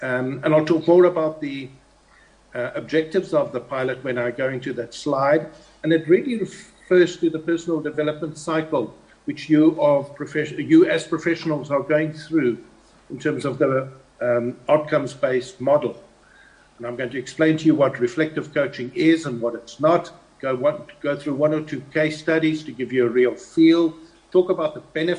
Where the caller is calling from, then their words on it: Hermanus, Western Cape, South Africa; by the way, I'm talking from Hermanus, where it's bitterly cold and lots of rain, and I hope you've got some sunshine.